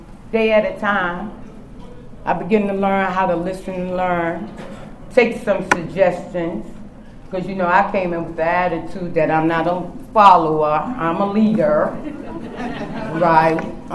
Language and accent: English; Harlem, New York, United States; I'm from Harlem, New York. Is New York in the house? Shout out to New York.